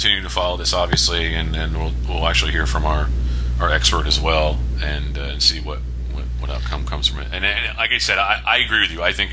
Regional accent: Florida, United States; she's obviously from Florida, which is always cool because we're from Florida.

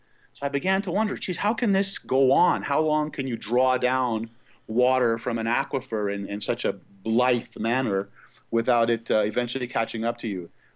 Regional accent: Montreal, Quebec, Canada; also born or lived in Hollywood, California; As you said, I was born in Hollywood, California, son of an actor. And I grew up in Montreal with an acting career.

